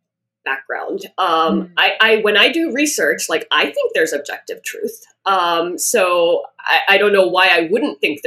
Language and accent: English; Houston, Texas, United States; So I grew up in Houston, and my parents are Hindu. They immigrated from India.